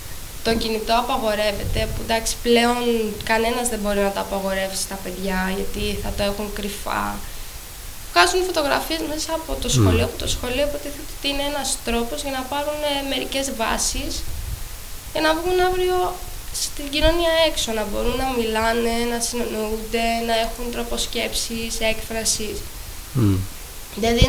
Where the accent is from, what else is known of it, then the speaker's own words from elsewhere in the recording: Halki, South Aegean, Greece; επειδή εμείς μεγαλώσαμε στη Χάλκη σε άλλη εποχή από τα παιδιά που μεγαλώνουν τώρα